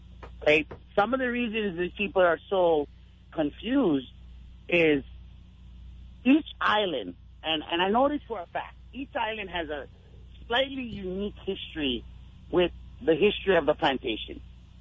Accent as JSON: {"language": "English", "region": "Hawaii", "country": "United States", "tie": "born or raised there", "said": "at first I thought I was from Kalaheo, which I'm Portuguese, and my grandma is originally from Kalaheo, but I'm raised Kapai. And so I was like, no, I'm from Kapai."}